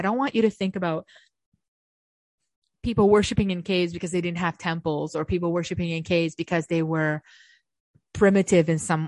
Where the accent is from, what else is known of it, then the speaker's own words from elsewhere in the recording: Canada; I know I'm Canadian. I should speak some French